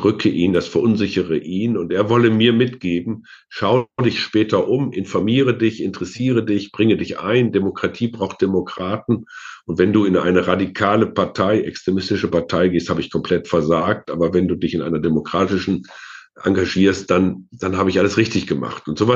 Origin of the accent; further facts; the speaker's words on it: Osnabrück, Lower Saxony, Germany; dass meine Heimatstadt Osnabrück eine durchaus politische Stadt ist.